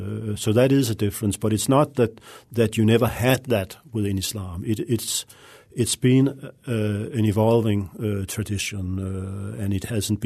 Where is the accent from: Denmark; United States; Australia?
Denmark; English is a second language; I grew up in Denmark, a quiet, peaceful, relatively liberal country.